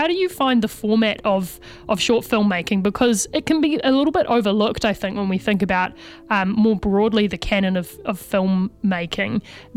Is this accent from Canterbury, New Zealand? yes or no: yes; Christchurch, Canterbury, New Zealand; I grew up in Christchurch, which is still a city, but we did have Pet Day